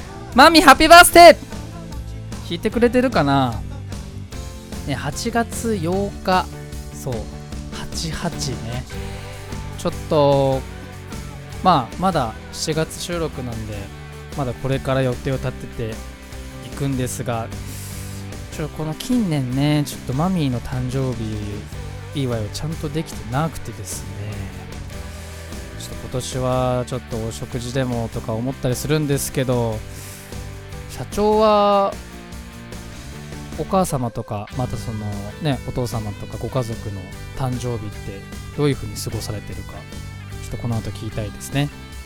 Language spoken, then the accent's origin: Japanese; Fujisawa, Kanagawa, Japan